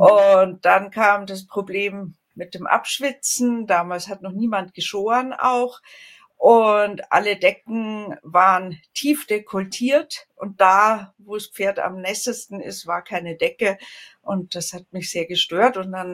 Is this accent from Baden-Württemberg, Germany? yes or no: no; Munich, Bavaria, Germany; Ich komme aus München und ich wohne und arbeite dort